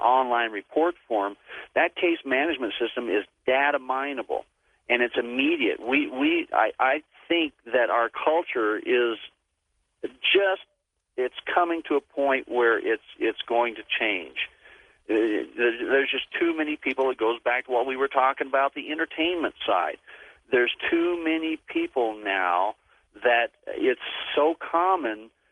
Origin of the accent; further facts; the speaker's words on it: Oklahoma, United States; born there; I mean, I was born back in Oklahoma, so my relatives are back in the Bible Belt